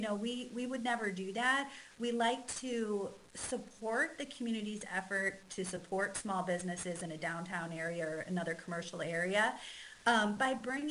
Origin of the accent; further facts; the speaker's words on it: Illinois, United States; I'm from Illinois originally. I work out of Illinois too.